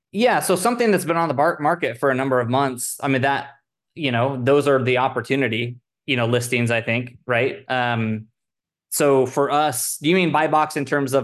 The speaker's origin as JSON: {"language": "English", "region": "Oregon", "country": "United States", "said": "I'm from the Oregon coast. So we go there to visit family on somewhat of a regular basis."}